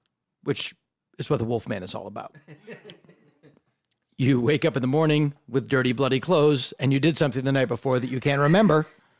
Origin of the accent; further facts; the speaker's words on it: Hopedale, Massachusetts, United States; When I was a kid growing up in Hopedale, Massachusetts, the one thing that I loved more than anything was horror movies.